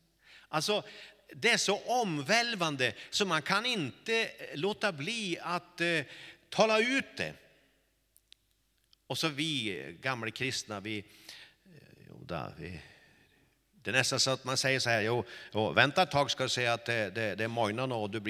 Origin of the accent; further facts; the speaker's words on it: Långsjöby, Västerbotten County, Sweden; det är inte att jag är … ifrån Långsjöby. Det är inte att jag är norrlänning, även om jag är stolt över det.